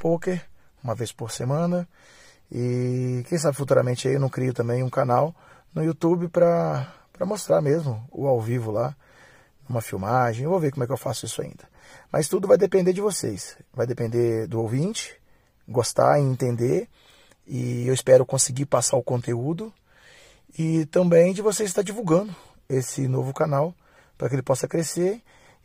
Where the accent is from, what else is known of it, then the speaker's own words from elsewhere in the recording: Belo Horizonte, Minas Gerais, Brazil; sou de Belo Horizonte, Minas Gerais.